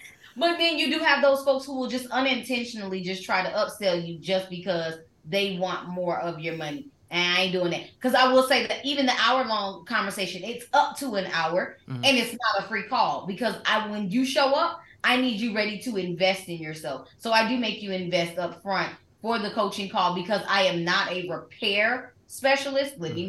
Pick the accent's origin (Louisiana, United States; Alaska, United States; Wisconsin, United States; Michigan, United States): Michigan, United States; Detroit; So it was just, honestly, I'm from Detroit originally.